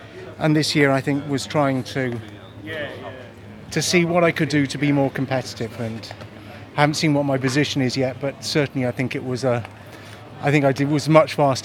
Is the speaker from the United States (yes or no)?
no; France; So he grew up in Wales, but I grew up in actually France.